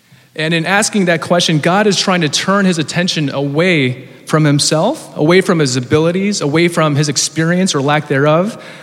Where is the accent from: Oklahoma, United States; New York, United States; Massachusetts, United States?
New York, United States; I find that funny that as a New Yorker, you go to the suburbs and that's where your dreams die.